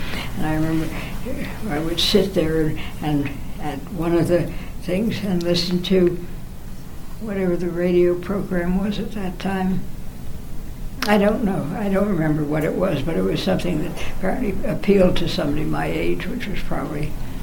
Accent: Manhattan, New York, United States; born there; I was born in Manhattan.

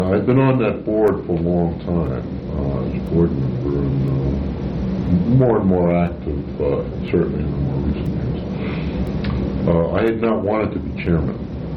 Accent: Queens, New York, United States; And I said, I grew up in New York. And I said, where, Queens? Oh, I grew up in Queens.

